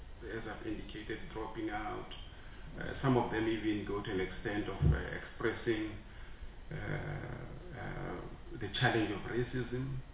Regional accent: Limpopo, South Africa; I come from Limpopo. Drones in the form of brooms are very common.

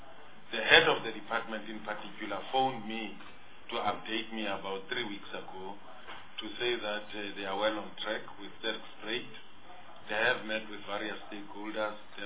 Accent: Sterkspruit, Eastern Cape, South Africa; Yeah, I come from Sterkspruit, that's why I instead of Sterkspruit, I said Sterkspruit.

